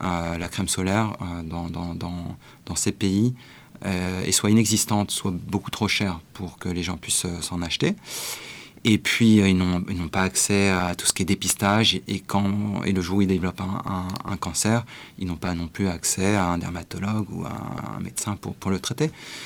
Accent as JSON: {"language": "French", "country": "France", "tie": "born or raised there", "said": "je suis né et j'ai grandi en France."}